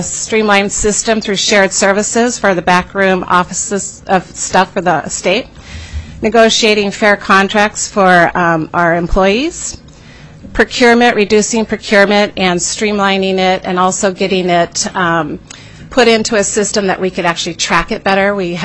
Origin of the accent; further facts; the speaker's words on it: Douglas, Alaska, United States; I grew up in Douglas, and I live right now about a quarter of a mile from where I grew up, and it's a great place to grow up in Juneau and Douglas.